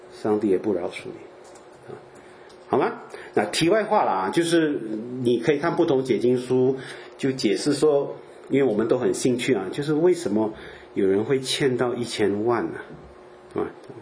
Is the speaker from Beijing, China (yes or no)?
yes; Beijing, China; 我啊，我北京人，一分都不加，大大实实的进